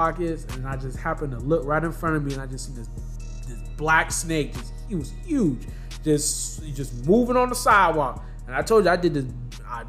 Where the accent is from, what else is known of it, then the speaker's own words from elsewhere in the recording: Michigan, United States; I'm from Michigan. You know, we have like squirrels, but you know, coming down here was a complete different environment.